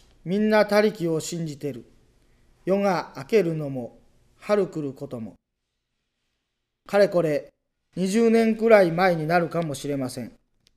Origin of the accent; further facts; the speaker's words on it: Nagano, Japan; born there; 私は信州の寺に生まれ、学校も宗門の大学に進みました